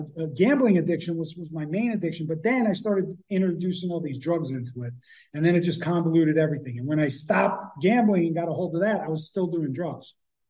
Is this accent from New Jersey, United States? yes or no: yes; New Jersey, United States; I'm from Jersey. We don't talk like that.